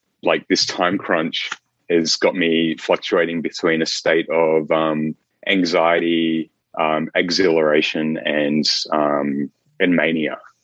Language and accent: English; Albury, New South Wales, Australia; actually I think the first one was exhibited in a museum in my hometown, Albury